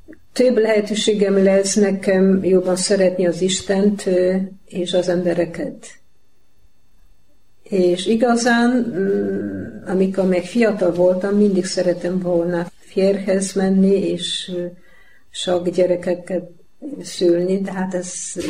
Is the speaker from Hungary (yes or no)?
no; Poland; born there; Hungarian is a second language